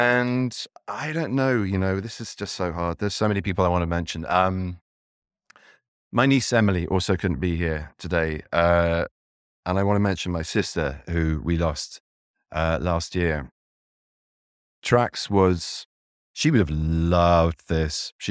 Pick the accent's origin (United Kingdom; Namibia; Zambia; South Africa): United Kingdom; I'm British, so part of me is finding this incredibly painful.